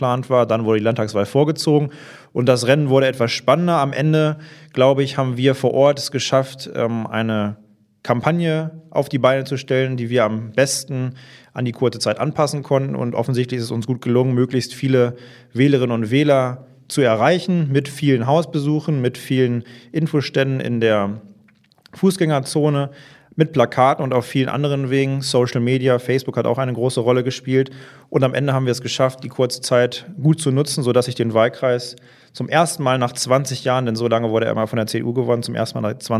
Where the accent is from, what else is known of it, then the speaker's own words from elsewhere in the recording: Hillerse, Lower Saxony, Germany; Ich wohne mein Leben lang in Hillerse. Dort fühle ich mich auch pudelwohl. Das ist ein schönes Dorf